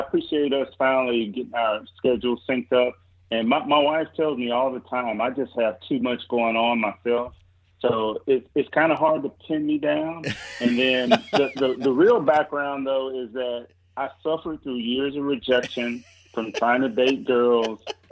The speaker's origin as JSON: {"language": "English", "region": "Mississippi", "country": "United States", "said": "and I'm from Mississippi, so there it's like, well, don't all 8 year olds have guns, you know?"}